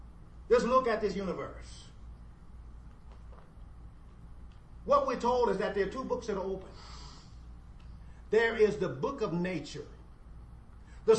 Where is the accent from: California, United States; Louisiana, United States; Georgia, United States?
Louisiana, United States; New Orleans; I grew up in New Orleans, Louisiana. A lot of swamps, flat land.